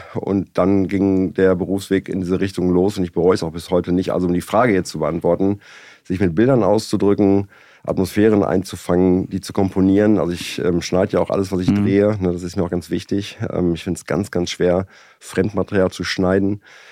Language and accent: German; North Rhine-Westphalia, Germany; Ich komme aus dem Sauerland